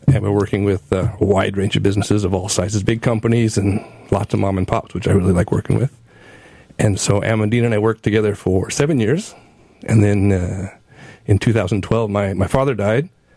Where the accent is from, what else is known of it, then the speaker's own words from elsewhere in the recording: Paso Robles, California, United States; Paso Robles is my hometown. Go Bearcats. My family has a small farm on the west side where I grew up, and I went to all the west side schools